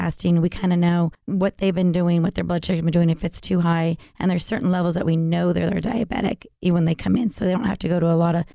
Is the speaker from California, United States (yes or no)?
yes; Los Angeles, California, United States; now in Fresno, United States; Well, I'm originally from Los Angeles, and I moved, my husband drug me up to Fresno about 20-some years ago for a job.